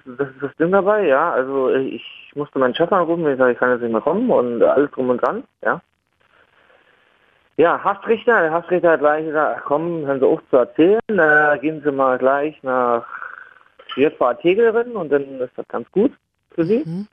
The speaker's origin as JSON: {"language": "German", "region": "Berlin", "country": "Germany", "said": "Also, ich komme ja auch aus Berlin, ja"}